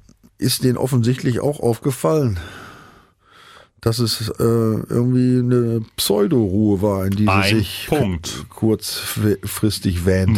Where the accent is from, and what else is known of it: Lower Saxony, Germany